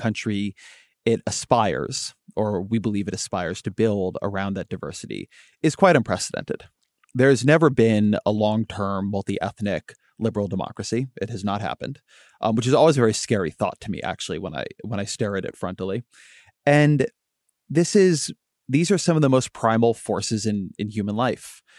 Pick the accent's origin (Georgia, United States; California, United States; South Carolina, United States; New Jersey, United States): California, United States; born there; Right. I'm a Californian by birth.